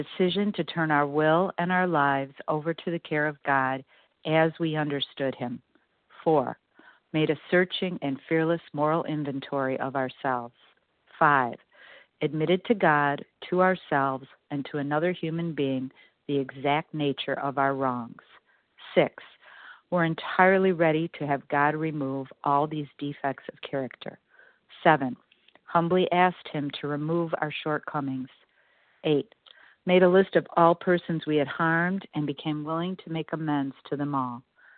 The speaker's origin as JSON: {"language": "English", "region": "Illinois", "country": "United States", "said": "Good morning. … I'm actually from the Chicago suburbs."}